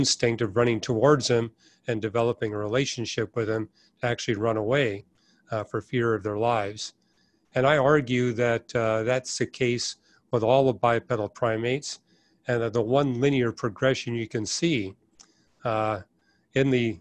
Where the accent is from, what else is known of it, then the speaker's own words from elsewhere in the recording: Canada; I mean, I'm from Canada, and Victoria and Vancouver have by far the largest homeless population in Canada